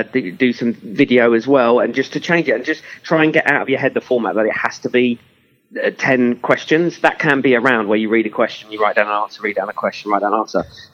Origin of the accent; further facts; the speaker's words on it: Enfield, London, United Kingdom; Wales was because I'm from Enfield and everyone always takes the pee out of me because I can't say the word Wales.